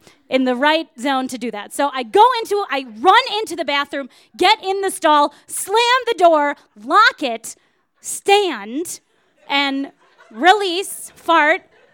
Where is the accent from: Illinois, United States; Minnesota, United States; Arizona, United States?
Illinois, United States; Wilmette; So I am from Wilmette, Illinois, and that means that it's a super suburb where there are no guns ever